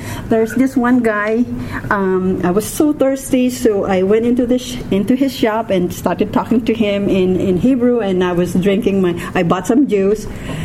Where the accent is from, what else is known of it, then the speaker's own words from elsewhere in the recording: Philippines; English is a second language; growing up in the Philippines, I have grandma father side, grandma mother side. They speak two different dialects. Okay, I go to school. Everything is in English. Our textbooks are in English. And then you speak Tagalog, which is the national language.